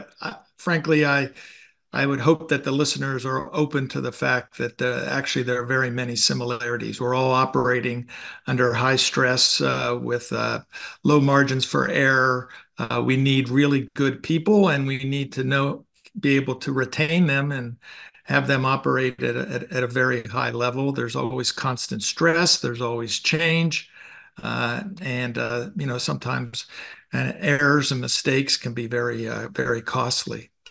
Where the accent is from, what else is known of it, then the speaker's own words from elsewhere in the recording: Pennsylvania, United States; Okay, well, very quickly, I grew up in Western Pennsylvania